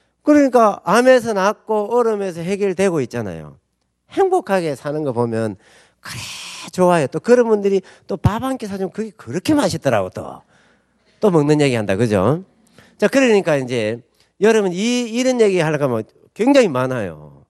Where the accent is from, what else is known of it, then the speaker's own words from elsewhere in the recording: Gyeongsang, South Korea; 저 경상도 사람입니다.